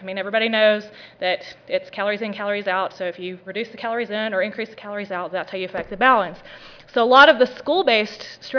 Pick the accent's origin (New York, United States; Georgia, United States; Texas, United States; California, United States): Texas, United States; I'm from Texas. We have mandatory minutes that kids have to be physically active every school week.